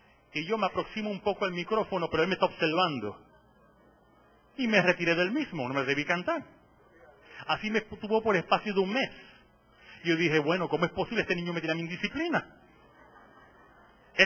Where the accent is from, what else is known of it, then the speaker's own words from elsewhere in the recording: Aguadilla, Puerto Rico; Cuando yo pastoreaba en Aguadilla, yo soy natural de Aguadilla, donde las piedras cantan y el rocío de la montaña baja hasta el mar y en él se baña